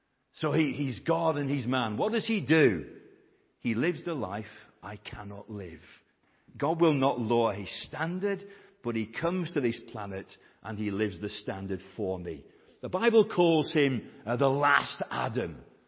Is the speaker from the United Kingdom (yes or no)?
yes; Burnley, North West England, United Kingdom; My hometown team, Burnley, they'll be playing tomorrow.